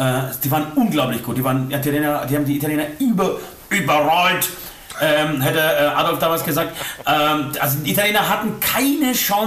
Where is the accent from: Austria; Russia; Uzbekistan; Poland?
Poland; Nee, ich bin Pole. Ich könnte ja auch mit meinem polnischen Ausweis rüberfliegen.